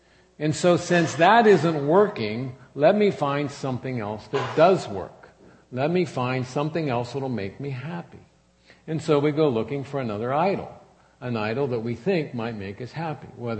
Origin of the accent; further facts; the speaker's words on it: Pennsylvania, United States; now in Indiana, United States; Gladys and I were high school sweethearts. We grew up in Pennsylvania, but we've lived in Indiana almost our whole adult lives.